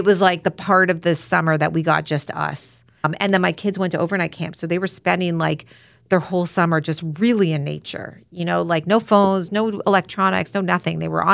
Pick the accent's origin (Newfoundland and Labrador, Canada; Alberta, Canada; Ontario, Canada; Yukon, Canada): Ontario, Canada; Toronto; I grew up in Toronto